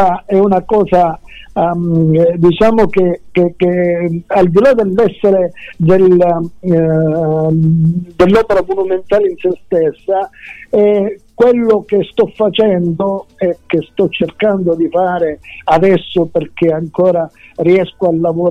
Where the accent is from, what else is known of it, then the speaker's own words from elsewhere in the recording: Gioia Tauro, Calabria, Italy; parte dalla Calabria, parte da Gioia Tauro, perché io sono di Gioia Tauro